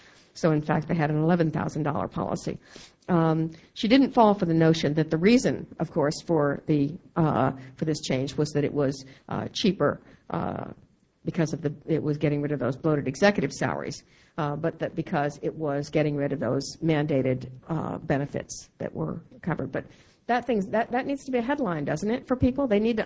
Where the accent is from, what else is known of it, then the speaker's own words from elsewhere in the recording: Jacksonville, Florida, United States; born there; I was born on the Naval Air Station in Jacksonville, Florida, courtesy of the Navy doctors.